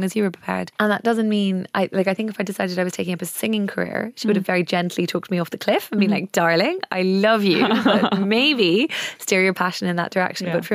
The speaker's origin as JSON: {"language": "English", "town": "Wicklow", "region": "Leinster", "country": "Ireland", "tie": "born or raised there", "said": "I was brought up in Wicklow."}